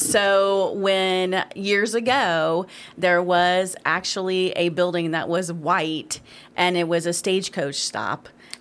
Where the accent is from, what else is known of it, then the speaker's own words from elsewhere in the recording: Whitehall, United States; Born and raised. I grew up in Whitehall.